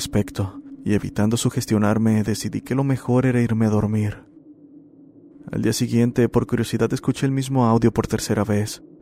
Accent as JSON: {"language": "Spanish", "country": "Paraguay", "said": "soy de Paraguay. Este es mi relato."}